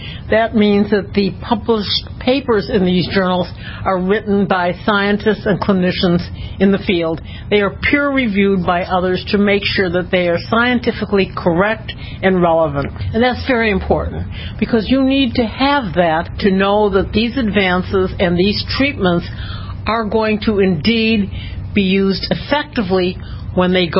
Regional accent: Chicago, Illinois, United States; It was like an orphan disease where I grew up in Chicago.

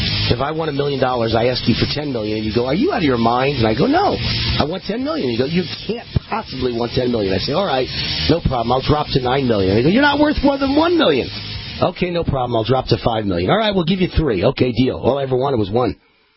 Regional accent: New York, United States; I don't know where your mind goes, but my go, you know, I'm from New York. I instantly go to the gutter.

